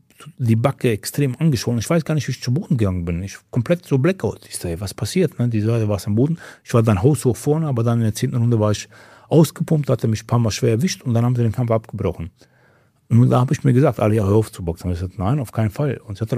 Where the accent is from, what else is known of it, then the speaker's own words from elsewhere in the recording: Mostar, Federation of Bosnia and Herzegovina, Bosnia & Herzegovina; wo wir kommen aus Mostar.